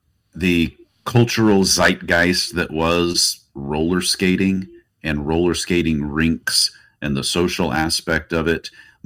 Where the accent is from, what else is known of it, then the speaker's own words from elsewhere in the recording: Plano, Texas, United States; where I grew up in Plano, Texas.